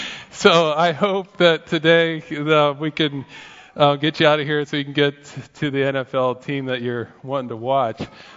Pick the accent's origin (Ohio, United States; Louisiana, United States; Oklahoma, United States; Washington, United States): Ohio, United States; Okay, so I'm from Ohio, and that was a disappointment for me.